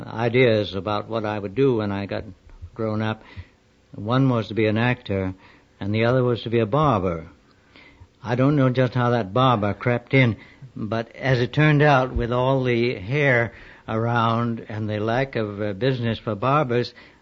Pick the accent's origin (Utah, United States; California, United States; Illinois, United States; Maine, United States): Maine, United States; And I told him I was born in Maine, and he said, I knew you were a foreigner by the way you talk.